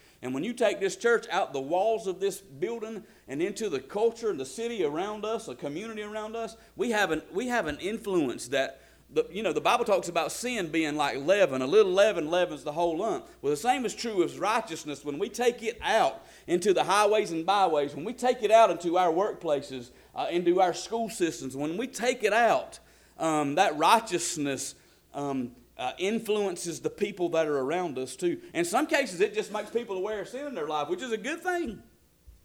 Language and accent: English; Folkston, Georgia, United States; born there; And I was born in Folkestone, Georgia Hospital.